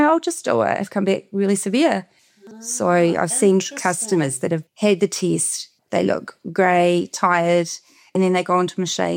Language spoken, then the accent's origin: English; Christchurch, Canterbury, New Zealand; because I come from Christchurch